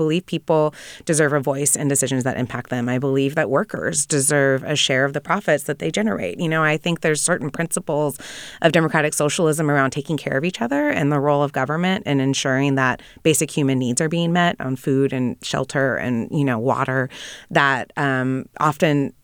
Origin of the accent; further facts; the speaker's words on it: California, United States; And I grew up in Kern County.